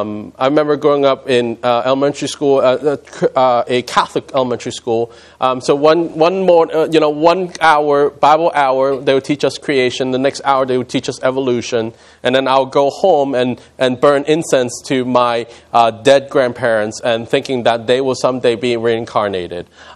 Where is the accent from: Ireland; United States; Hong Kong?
Hong Kong; I was born in Hong Kong. I grew up ancestor worship. I grew up a Buddhist. I grew up with many different religions under my belt